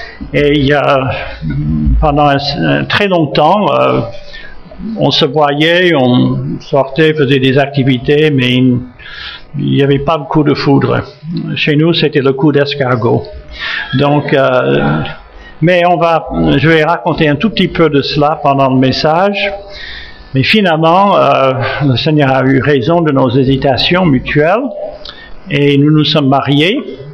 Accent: United States; accent: American; French is a second language; Bon, j'ai un accent, c'est vrai, et puis vous avez peut-être détecté l'origine de cet accent. Ça vient d'outre-Atlantique.

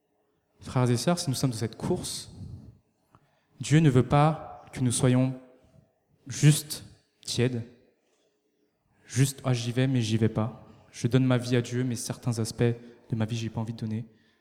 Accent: China; French is a second language; Excusez-moi, je suis chinois, je ne peux pas bien parler français.

